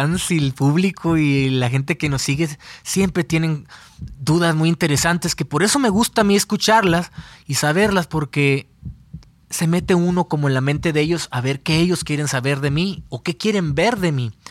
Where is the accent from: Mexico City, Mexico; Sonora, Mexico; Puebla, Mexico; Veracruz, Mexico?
Sonora, Mexico; Ahí está mi tierra, Sonora. En el barrio donde yo crecí, Era un barrio muy popular donde agradezco a la vida haber crecido y nacido ahí.